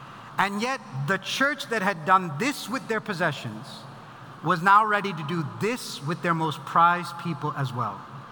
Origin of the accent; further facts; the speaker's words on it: India; I have brown skin. Like I'm an Indian from India.